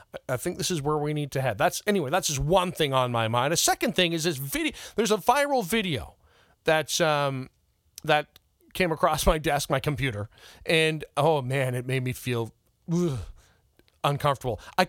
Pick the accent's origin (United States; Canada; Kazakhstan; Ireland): Canada; I'm Canadian born and bred.